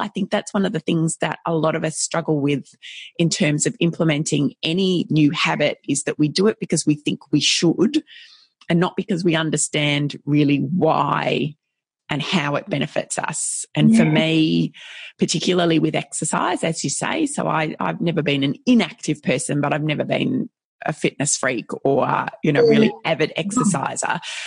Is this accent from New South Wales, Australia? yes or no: no; Ballarat, Victoria, Australia; here in my hometown of Ballarat